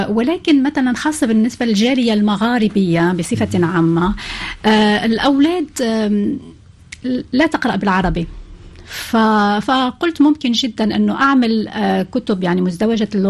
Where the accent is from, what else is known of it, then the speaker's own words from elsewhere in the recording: Algeria; وأنشأت فرع بالجزائر كوني جزائرية.